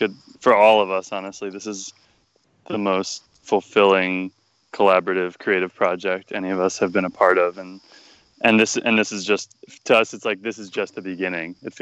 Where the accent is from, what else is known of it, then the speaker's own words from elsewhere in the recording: Massachusetts, United States; Yeah, so I grew up right outside Boston.